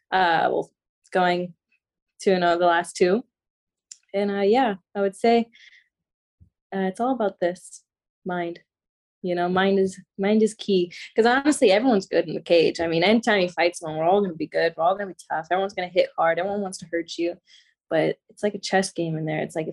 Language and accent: English; Florida, United States; And I'm from Florida. So anytime there's body of water nearby, it's very peaceful for me.